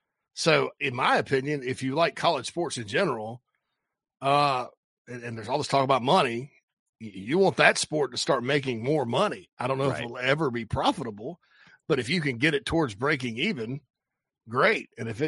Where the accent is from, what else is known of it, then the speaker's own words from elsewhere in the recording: the South, United States; they let me watch Southeastern Conference football because they know I'm from the South and they like me.